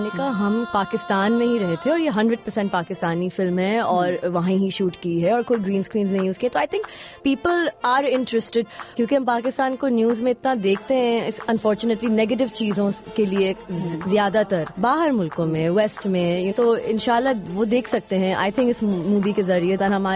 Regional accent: Singapore; also born or lived in Karachi, Pakistan / Canada; now in London, United Kingdom; کراچی کی پیدائش ہے میری. اینڈ دین میں تھوڑی سی مونگرل ہوں, مطلب میں کافی دیشوں میں اور شہروں میں رہ چکی ہوں. You know I grow up in Singapore, Canada میں 6 سال رہی ہوں, وہاں میں نے اپنا انڈر گریڈ کیا تھا.

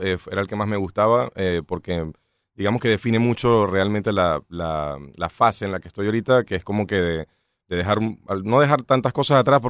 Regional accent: Maracaibo, Zulia, Venezuela; born there; Sí, zuliano. Mis orígenes son italianos, claramente, pero llegué, bueno, nací en Venezuela por casualidad y gracias a Dios, en Maracaibo, y volví a Venezuela cuando tenía como 11 años. Entonces, pues me he mudado, he crecido un poco por todos lados

